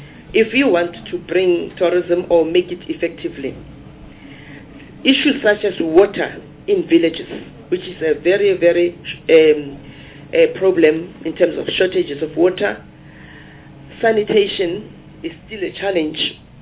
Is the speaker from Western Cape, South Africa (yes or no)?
no; Midvaal, Gauteng, South Africa; I'm coming from Midvale, which is a place in the Vaal, and there is a place there in one of the villages called Makoko.